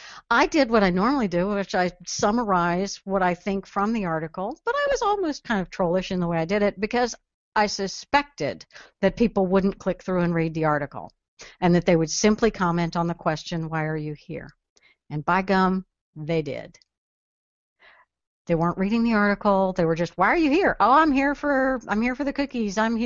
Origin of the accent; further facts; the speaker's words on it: Texas, United States; Because we're arrogant, that's just how we are. I'm Texan, that's the way it works.